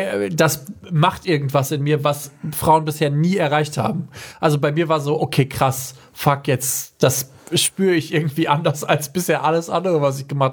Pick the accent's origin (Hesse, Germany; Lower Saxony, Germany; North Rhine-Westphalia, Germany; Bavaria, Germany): North Rhine-Westphalia, Germany; Mettingen; Aus Mettingen.